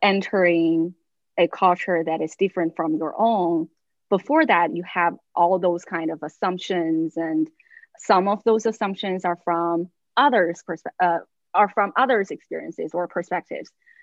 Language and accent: English; Northeast China, China; moved away as an adult; also born or lived in Portland, United States; now in United States; I come from Northeast China. 11 years ago, I arrived in Portland, Oregon for my bachelor's degree. And about 9 years ago, I came to North Carolina first for my master's program at UNC Linguistics Department.